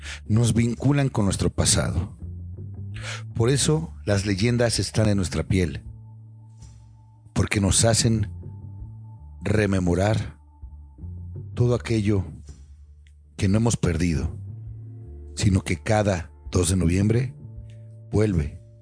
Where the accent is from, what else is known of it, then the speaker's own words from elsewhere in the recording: Mexico; Las leyendas son muy importantes para nosotros como mexicanos